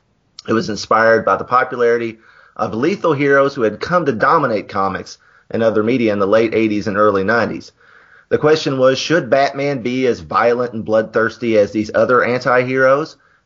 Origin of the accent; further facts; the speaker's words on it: Kentucky, United States; I'm from Kentucky, but my sister has been doing Ancestry.com research